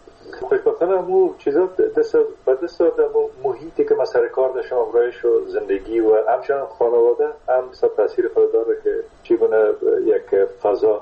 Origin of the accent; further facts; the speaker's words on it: Kunduz, Afghanistan; born there; در قندوز در زمانی که ما به دنیا آمدم، پدرم در اسپینزر قندوز مصروف ایفای وظیفه بوده و در اون زمان البته تا سنای 3 سالگی ما در قندوز بودیم، مکتب نرفتیم در قندوز،